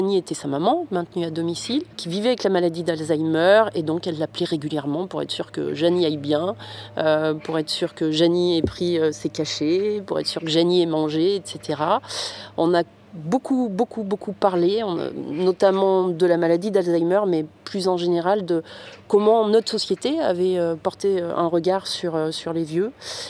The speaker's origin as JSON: {"language": "French", "town": "Valence", "region": "Auvergne-Rhône-Alpes", "country": "France", "said": "on a décidé de la faire venir à Valence, puisque moi, je suis originaire de Valence, c'était plus pratique aussi."}